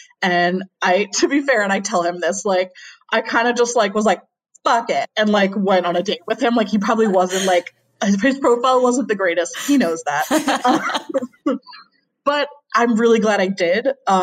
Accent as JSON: {"language": "English", "town": "Boston", "region": "Massachusetts", "country": "United States", "tie": "born or raised there", "also_born_or_lived": "New York", "lives_now": "United Kingdom", "said": "because Boston and growing up in Boston and being in New York quite a lot, I have like a very like Northeast upbringing, and that's like my cultural upbringing in the US. And now I live in the Northeast of England."}